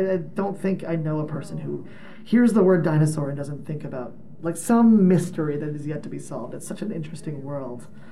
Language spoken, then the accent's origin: English; Pennsylvania, United States; Growing up on the East Coast, I feel like haunted house attractions were like huge in the fall, because of the beautiful foliage and nice weather. So like in Pennsylvania, everywhere you turned, there was a haunted attraction.